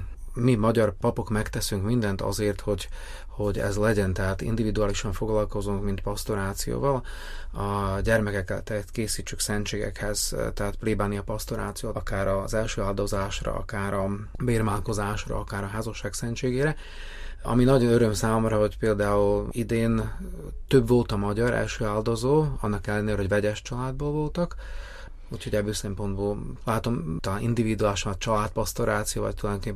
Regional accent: Bratislava, Bratislava Region, Slovakia; Én Pozsonyban nőltem, ott születtem, de hogy magyar ajkú vagyok, akkor Pozsonyban nincs olyan nagy szükség magyar pasztorációra, ezért Csaldóközbe kerültem konkrétan

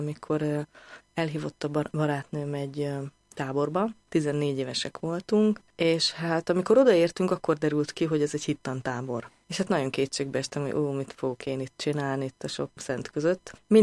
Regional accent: Arad, Arad County, Romania; Aradi születésű vagyok, és ott is nőttem fel.

